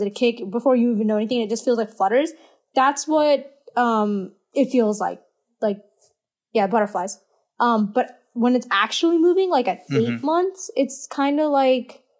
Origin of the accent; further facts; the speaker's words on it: India; as an Indian girl, I think you're just very deficient in a lot of stuff